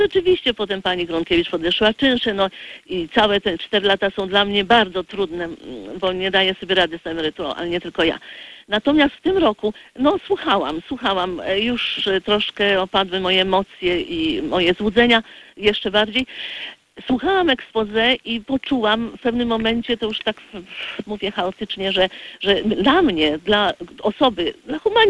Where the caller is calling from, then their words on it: Warsaw, Masovian Voivodeship, Poland; z Warszawy.